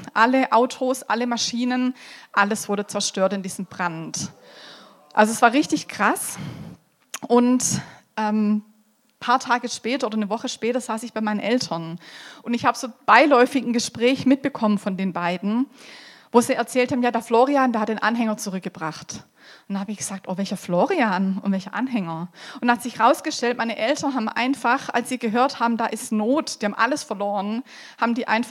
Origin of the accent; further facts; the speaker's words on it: Rot am See, Baden-Württemberg, Germany; ich komme aus Roth am See, bin dort eine der Pastoren in der Ekklesia.